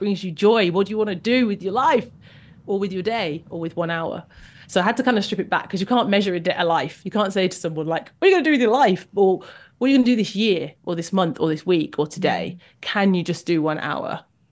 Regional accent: Jamaica; I'm Jamaican. I'd never run.

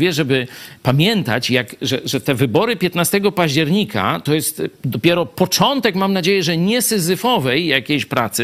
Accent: Kraśnik, Lublin Voivodeship, Poland; Ja pochodzę z Polski powiatowej, tu w Kraśniku się wychowałem, czyli jeśli z Polski powiatowej, to i z Polski wiejskiej, bo ona jest, wiecie, tam z jednej strony naszej działki było miasto, a z drugiej wieś

